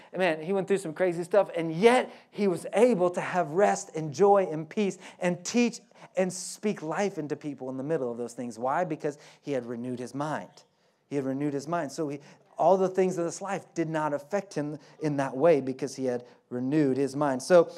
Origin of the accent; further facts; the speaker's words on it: Oklahoma, United States; I'm from Oklahoma, so stinking and thinking don't have a G.